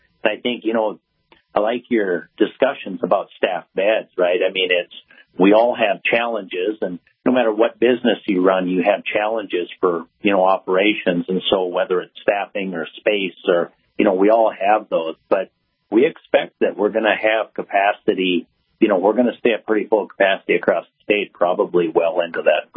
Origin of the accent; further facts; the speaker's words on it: Lignite, North Dakota, United States; I did grow up on that Canadian border up in northwest part of the state.